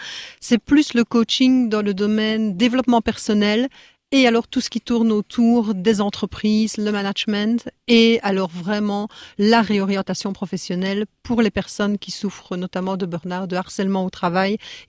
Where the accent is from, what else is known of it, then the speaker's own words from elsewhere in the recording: Liège, Wallonia, Belgium; accent: Belgian; now in France; Je viens de Belgique, je viens de Liège précisément. J'ai tout plaqué en Belgique pour venir m'installer dans cette belle région de France en fait.